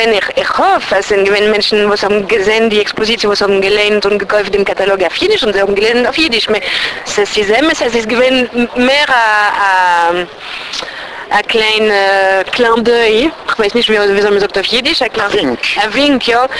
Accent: Paris, Île-de-France, France; first language French; German is a second language; Noch meine Sprache von Kultur ist Französisch. Und ich bin geboren da in Paris und... Ich bin gewesen in der Schule in Paris, voilà.

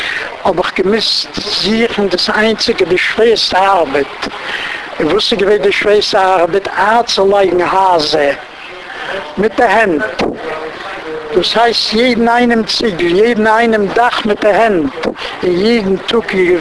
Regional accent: Łódź, Łódź Voivodeship, Poland; born there; German is a second language; Ich bin geboren in Lodz 925

